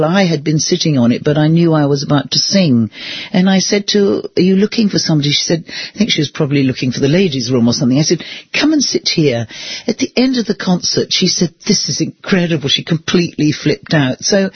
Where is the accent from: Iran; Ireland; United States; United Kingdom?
United Kingdom; you know, I'm British and we have strict timings